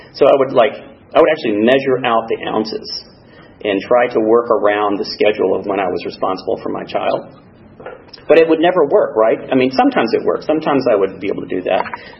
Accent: Alaska, United States; my stepfather that I grew up with in Alaska

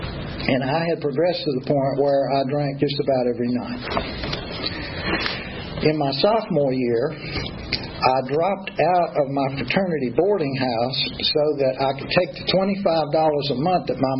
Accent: Richmond, Virginia, United States; So I grew up in Richmond, Virginia. My father was a preacher and a theology professor at a Presbyterian seminary.

